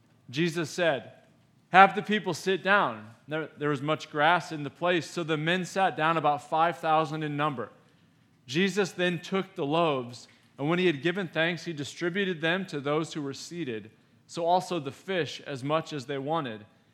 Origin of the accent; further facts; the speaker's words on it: Illinois, United States; I'm from Illinois. I'm an Illini fan.